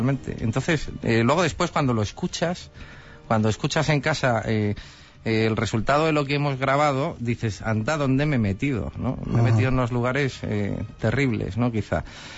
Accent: Community of Madrid, Spain; Yo soy madrileño, pero he estado 2 años trabajando en Murcia, en la televisión autonómica de Murcia

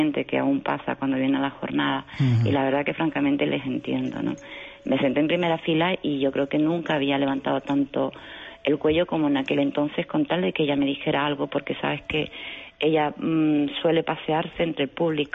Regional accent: Canary Islands, Spain; yo soy de Tenerife, volar hasta Las Palmas

